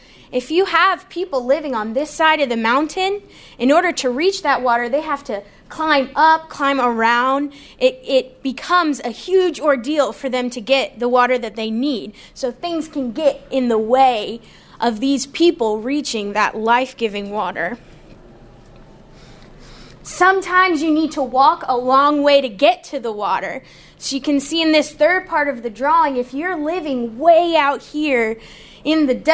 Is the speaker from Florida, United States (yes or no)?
no; Cary, North Carolina, United States; I'm from the Triangle, born and raised in Cary, North Carolina, and still living there.